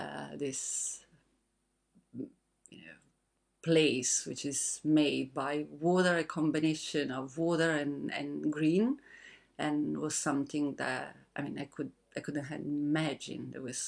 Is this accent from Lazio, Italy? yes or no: yes; Rome, Lazio, Italy; English is a second language; now in Brazil; Yes, I'm from Italy. Right, yes. I'm from Rome, actually.